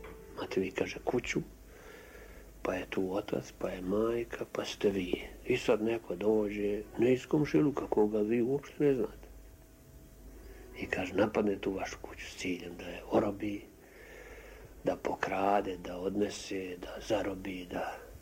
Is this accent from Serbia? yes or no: no; Gornji Podgradci, Republika Srpska, Bosnia & Herzegovina; born there; Ja sam rođen u Gornjim Podgradcima, opština Bosanska Gradiška. To je pravo Podkozarje. Gornji Podgradci su upravo naslonjeni na Kozaru. Ja sam znao za to svoje selo jer sam pošao u školu.